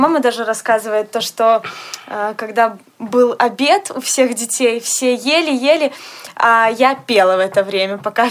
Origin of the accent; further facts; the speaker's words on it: Grodno, Grodno Region, Belarus; Также удалось пройти конкурс в моем родном городе, Гродно.